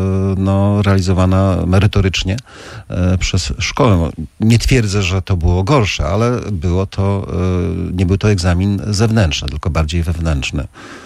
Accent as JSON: {"language": "Polish", "town": "Gdynia", "region": "Pomeranian Voivodeship", "country": "Poland", "said": "Moja mama przyjechała tutaj do Gdyni z Powierza Suwalskiego, także tutaj ona głównie zdecydowała o tym, że jestem tym gdynianinem"}